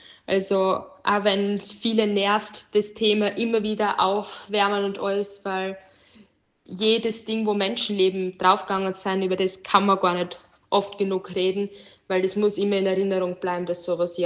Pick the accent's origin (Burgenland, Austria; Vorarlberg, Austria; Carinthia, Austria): Burgenland, Austria; Oberwart; weil irgendwie ist für mich Oberwart halt meine Heimat und ist eher so kleinstadtmäßig.